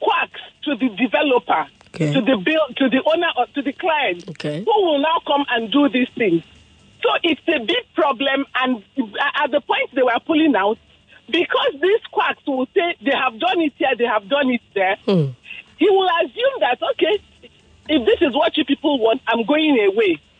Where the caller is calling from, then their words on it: Lagos, Nigeria; I'm calling from Ajao Estate.